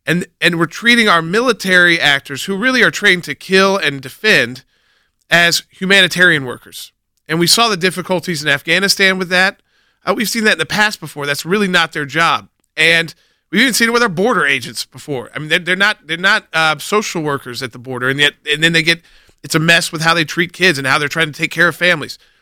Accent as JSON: {"language": "English", "country": "United States", "said": "Well, it makes me nervous too, as an American, Rick"}